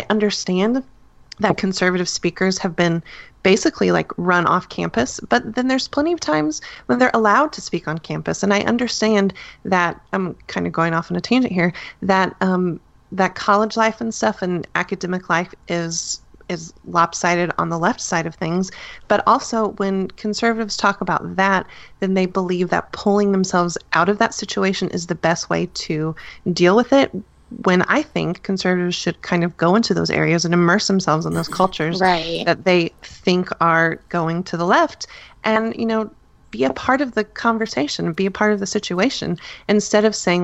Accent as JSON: {"language": "English", "country": "United States", "said": "I am fully aware that as an American woman"}